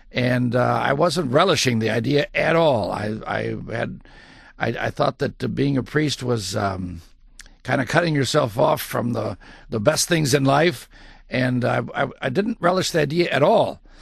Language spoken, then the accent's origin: English; Chicago, Illinois, United States; I was brought up on the northern suburb of Chicago, northern suburbs.